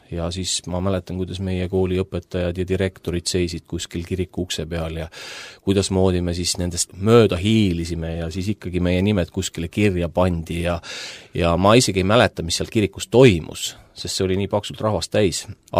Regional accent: Tartu, Tartu County, Estonia; now in Saaremaa, Estonia; ma olen tartlane. Lapsepõlvest olen tartlane, aga siis ma olen elanud igal pool mujal ka, jah. Nii et ma olen nagu mustlane, kes mööda ilma ringi rändab. Praegu ma olen saarlane.

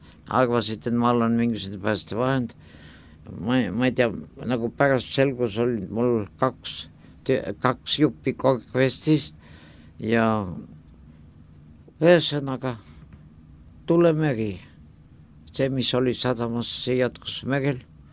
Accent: Tartu, Tartu County, Estonia; Ja ma sündisin Tartus, Tartu poisina, kui vaadata ideekaardi järgi

